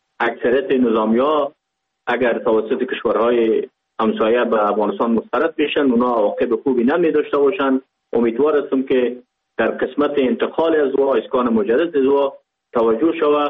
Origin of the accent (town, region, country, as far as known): Pakistan; born or raised there